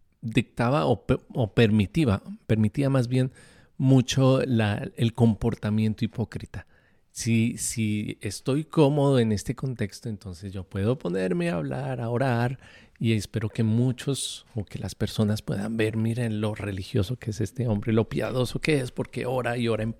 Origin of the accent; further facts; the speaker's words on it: Colombia; en nuestro contexto hispano, donde yo crecí en Colombia